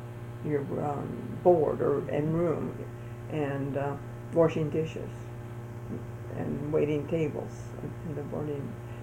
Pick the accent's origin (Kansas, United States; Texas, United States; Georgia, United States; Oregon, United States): Kansas, United States; Well, I was born in Kansas on a farm at the end of the road, literally, and went to a one-room schoolhouse through seventh grade.